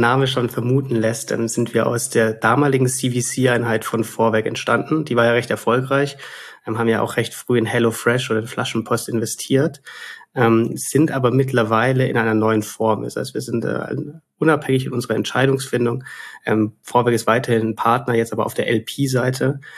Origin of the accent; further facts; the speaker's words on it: Stuttgart, Baden-Württemberg, Germany; Ich bin 33 Jahre, bin Schwabe, komme aus Stuttgart, bin dort auch in der Nähe zur Uni gegangen, in Reutlingen.